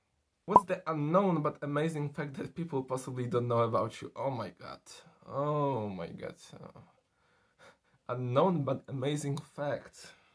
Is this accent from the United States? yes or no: no; Poland; I'm 28 years old, I'm from Poland.